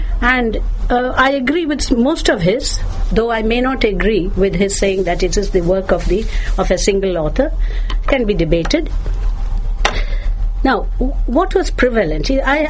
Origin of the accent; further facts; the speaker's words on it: Kerala, India; I come from Kerala. This is a region which has 100% literacy. The women's literacy is the highest, about, I think, almost 90%. And it had a matriarchal system